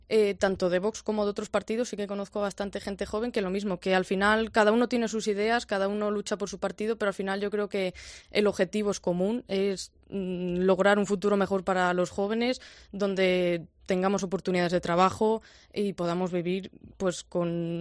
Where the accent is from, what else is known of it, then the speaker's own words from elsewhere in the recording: San Salvador de Palazuelo, Castile and León, Spain; los estudio de manera online desde mi pueblo, desde Sanabria, y encantada